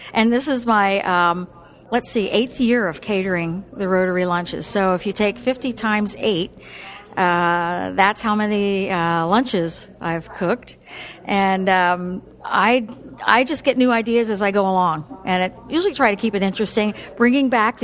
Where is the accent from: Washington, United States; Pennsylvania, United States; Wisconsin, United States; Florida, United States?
Washington, United States; Kingston; I really enjoyed being in the local venue here and finding out about my hometown after many, many years of not knowing anything about it. And Chamber was a good way to do that. And especially being on the board, you do get to know what's going on in Kingston